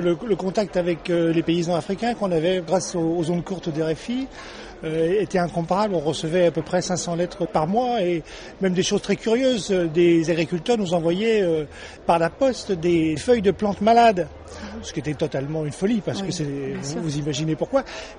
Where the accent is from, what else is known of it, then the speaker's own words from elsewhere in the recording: Toulon, Provence-Alpes-Côte d'Azur, France; born there; now in Sète, France; Moi, je suis né à Toulon. J'habite Sète. C'est mon bassin de navigation habituel.